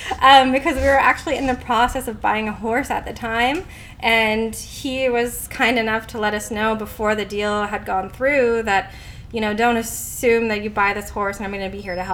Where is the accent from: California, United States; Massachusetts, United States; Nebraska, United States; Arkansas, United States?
California, United States; Novato; also born or lived in Germany; And I'm from Novato. I grew up in Novato out on Atherton. And I'm back here close to home in Pengrove now for quite a long break of almost 10 years. I lived in Germany, just moved back in the end of 2021